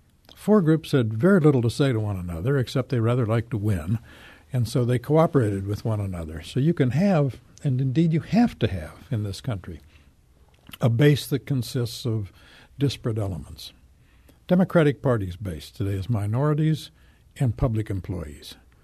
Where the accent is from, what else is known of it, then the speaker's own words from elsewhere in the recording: Midwest, United States; But I do think growing up in the Midwest, you do have an appreciation of the sturdy, rooted common sense of the American people